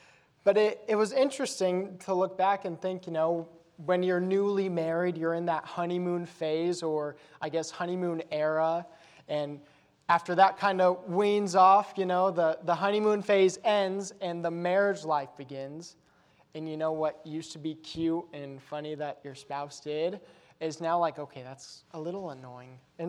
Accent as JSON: {"language": "English", "region": "Colorado", "country": "United States", "said": "For instance, I'm from Colorado, my wife's from Michigan."}